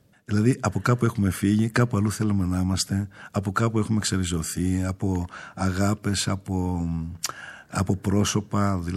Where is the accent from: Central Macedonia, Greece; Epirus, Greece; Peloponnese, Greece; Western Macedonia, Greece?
Peloponnese, Greece; also born or lived in Crete; now in Athens, Greece; Ήθελα να γυρίσω στο χωριό μου και μάλιστα όταν ήμουν στην Κρήτη καθηγητής ζητούσα να πάω εκεί. Η Κορινθία είναι μια περιοχή που δεν πας εύκολα ως καθηγητής